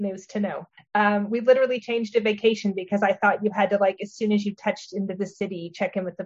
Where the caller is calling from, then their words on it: Arkansas, United States; I'm tuning in from Arkansas.